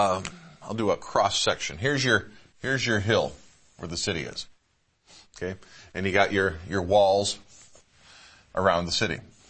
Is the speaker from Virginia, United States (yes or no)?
no; Ballston Spa, New York, United States; born there; I was born in Ballston Spa, New York. Nobody else in this room born in Ballston Spa, New York.